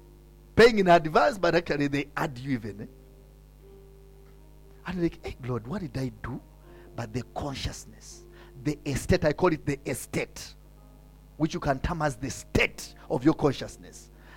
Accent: Kenya; Please don't get these things as a Kenyan. You will miss them. For us Kenyans, we see, we internalize, and then we what?

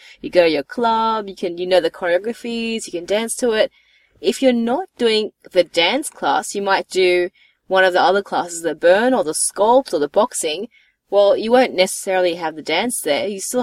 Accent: Canberra, Australian Capital Territory, Australia; Now, I'm originally from Canberra, so most things, not everything, but most things were still legal there.

